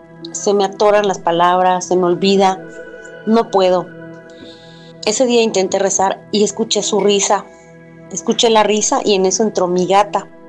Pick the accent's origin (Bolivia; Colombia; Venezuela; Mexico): Mexico; Mérida, Yucatán; Yo soy acá de Mérida.